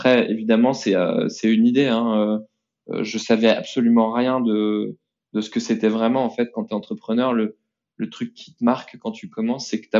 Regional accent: Nantes, Pays de la Loire, France; je suis nantais, voilà. J'ai grandi à Nantes toute mon enfance jusqu'à mon lycée, dans une famille nombreuse, 5 enfants

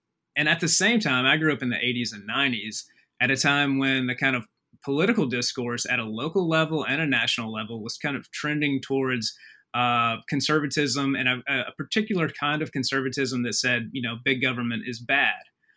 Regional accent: Alabama, United States; I grew up right on the Alabama-Tennessee line

